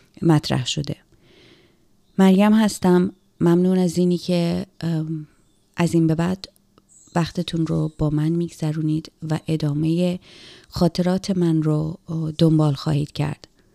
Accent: Qom, Iran; born there; البته من در قم به دنیا آمدم به خاطر این که در حالی که مادر و پدرم داشتن از تهران به اصفهان می اومدن

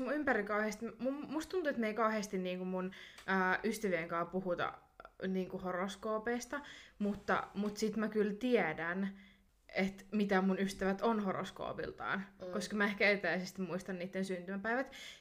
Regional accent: Jyväskylä, Central Finland, Finland; now in Helsinki, Finland; koska mähän olen siis Jyväskylästä.

